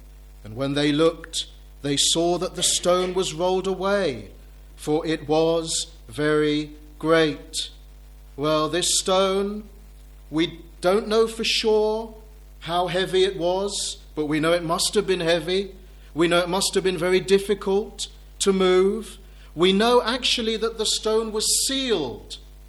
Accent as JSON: {"language": "English", "region": "England", "country": "United Kingdom", "said": "We're not quite so willing to welcome people into our homes because we're English."}